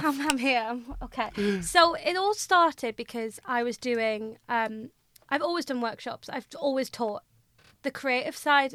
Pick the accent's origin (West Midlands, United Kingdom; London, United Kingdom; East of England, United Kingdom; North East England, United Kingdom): North East England, United Kingdom; accent: Mackem; said in my Macam accent, I do have a T in my name.